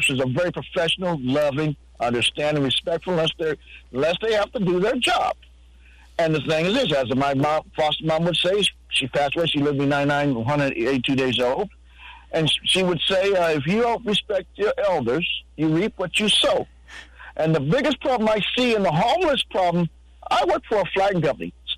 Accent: Los Angeles, California, United States; I grew up in Los Angeles. I watched the Great Society destroy South Central Los Angeles, where I was middle class when I was a kid, 1972-77.

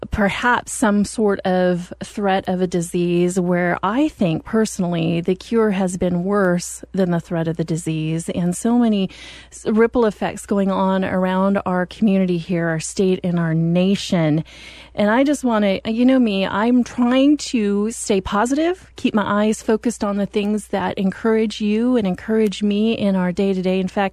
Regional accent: Oregon, United States; It's fun being in Oregon. I'm from Oregon originally, graduated from high school, but I've had all these wonderful adventures across the country

